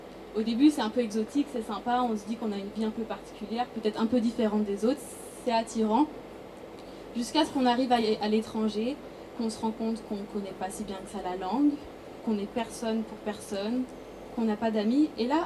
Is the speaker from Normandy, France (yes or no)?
no; Chambéry, Auvergne-Rhône-Alpes, France; born there; accent: French; Et moi, j'ai un accent français. … Je suis née à Chambéry, en Savoie.